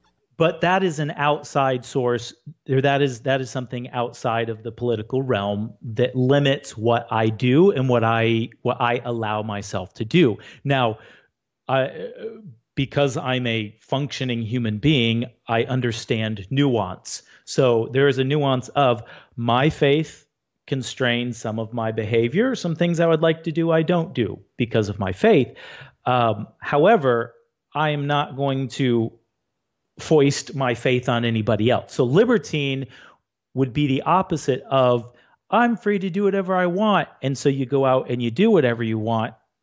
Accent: Northern US, United States; I'm originally from the North. My family didn't even come to America until halfway through the Civil War.

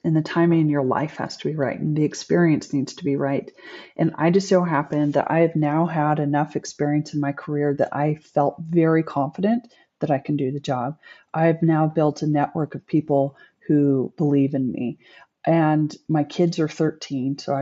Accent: Idaho, United States; I grew up outside of Idaho Falls in a rural area. We had an acre.

